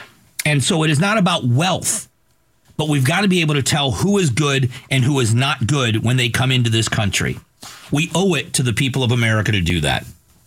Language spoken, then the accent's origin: English; Florida, United States; now in Arizona, United States; I grew up in Southwest Florida.